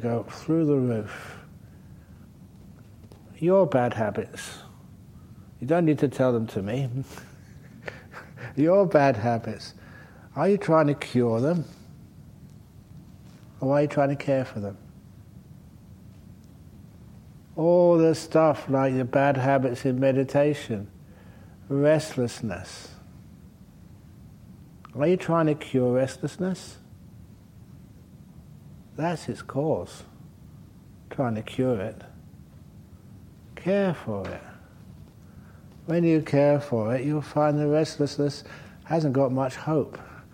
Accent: England, United Kingdom; I'm English

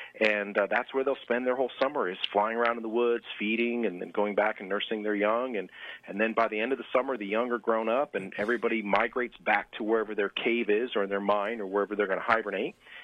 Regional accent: Weston, Connecticut, United States; So I grew up in Weston, Connecticut.

